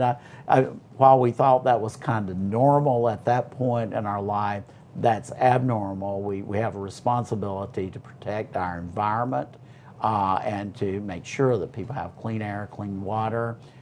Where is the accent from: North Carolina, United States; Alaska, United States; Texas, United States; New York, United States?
North Carolina, United States; Kannapolis; as a kid growing up in Kannapolis, all the streams around the area that I grew up, I always thought water was supposed to be black and brown